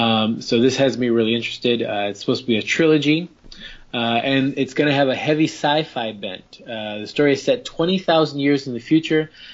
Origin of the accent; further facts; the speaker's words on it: Midwest, United States; on the Channel 44 growing up in the Midwest, on the UHF channels.